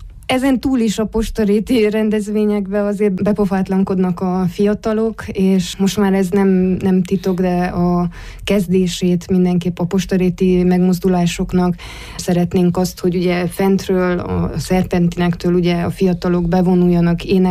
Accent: Târgu Mureș, Mureș County, Romania; Hát innen Marosvásárhelyről. Innen vagyunk ennyien

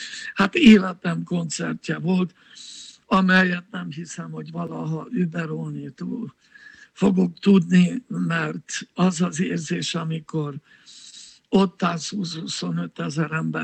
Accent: Hungary; Szóval úgy nőttünk fel, hogy filharmónia bérlet, színház bérlet, opera bérlet, ez minden magyar családban a gyereknek járt

